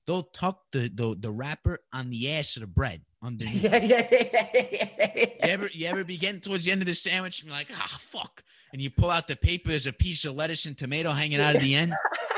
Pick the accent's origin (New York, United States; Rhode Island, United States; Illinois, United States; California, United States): New York, United States; I'm from New York, but I go to Jersey frequently.